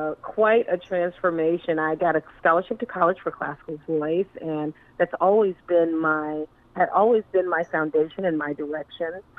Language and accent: English; Chicago, Illinois, United States; I am from Chicago